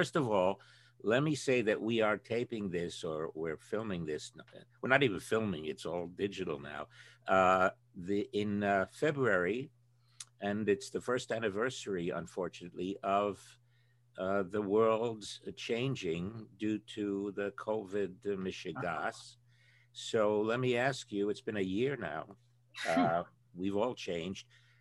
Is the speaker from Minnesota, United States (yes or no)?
no; Bronx, New York, United States; born there; He was born in the Bronx, and that's one of the things we have in common. I was born in the Bronx.